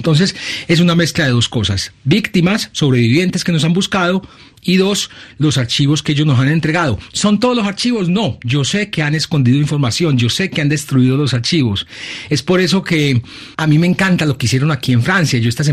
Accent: Medellín, Antioquia, Colombia; yo soy de Medellín, ¿por qué no he escuchado nunca nada de eso?

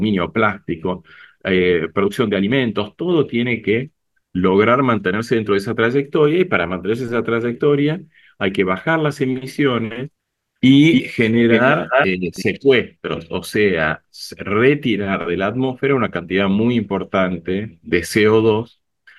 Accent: Argentina; a los países como la Argentina, tampoco nos sirve que vengan y nos regalen plata

